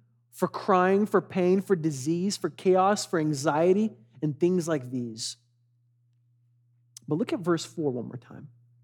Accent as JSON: {"language": "English", "country": "Angola", "second_language": "English", "moved": "yes", "said": "I was originally from Angola, Africa, and it's been just great to live in a country where complicated surgeries have such high success rates."}